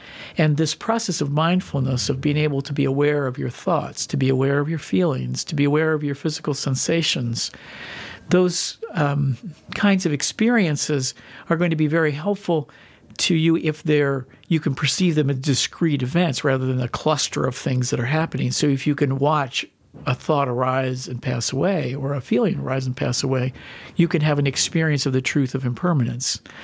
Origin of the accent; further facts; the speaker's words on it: Newark, Delaware, United States; moved away as an adult; I I grew up in Newark, Delaware, and then went to California to find myself, is what you used to do in the 70s